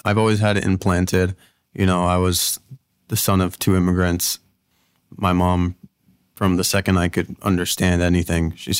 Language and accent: English; Miami, Florida, United States; I'm from Miami, Florida.